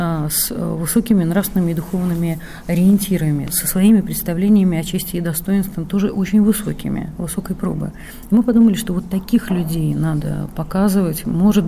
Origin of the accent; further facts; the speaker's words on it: Saint Petersburg, Russia; Я петербуржец.